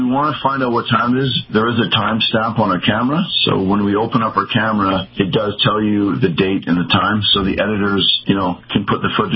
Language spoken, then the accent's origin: English; Canada; And being a Canadian, I mean, I think in Celsius.